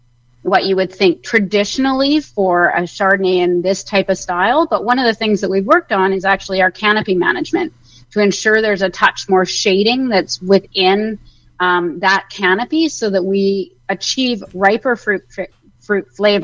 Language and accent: English; British Columbia, Canada; I was born and raised in the Okanagan Valley, which for those of you that know the Okanagan Valley, there aren't very many of us who are actually born and raised here. But from an early age, I was raised on orchards